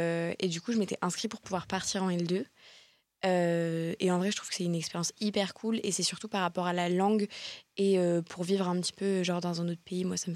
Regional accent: Lille, Hauts-de-France, France; moi, je suis de Lille, donc je vis encore chez mes parents et tout.

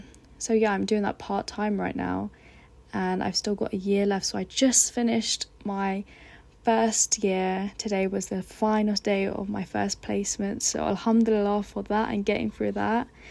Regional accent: United Kingdom; born there; I come from a Pakistani background. I was born in the UK. My dad was born back home in Pakistan. My mum was born here as well. So yeah, I'm Pakistani and I love my culture.

